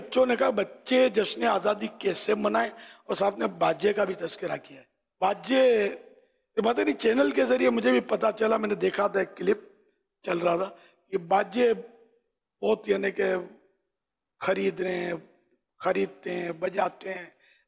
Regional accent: Karachi, Sindh, Pakistan; born there; میں بھی اصل نسلن پاکستانی, میرے ماں باپ ہجرت کر کے آئے تھے, لیکن میں پاکستان کراچی میں پیدا ہوں. میرا مولد جو ہے یہ کراچی ہے

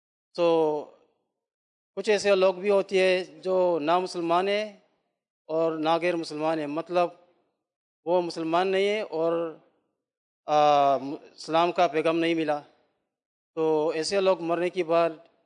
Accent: Kano, Kano State, Nigeria; Urdu is a second language; اور میں کانو نائجیریا سے آیا ہوں

